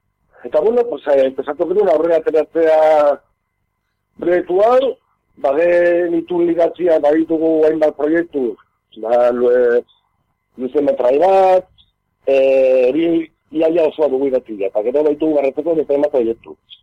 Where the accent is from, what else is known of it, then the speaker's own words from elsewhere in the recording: Irun, Basque Country, Spain; born there; erdi Nafarra nahi, irune sortu nintzen, beti ezazen ziaten etxean, gubiela kostaldeko Nafarrak. Baina ni ez dut euskaraz ikasi bertan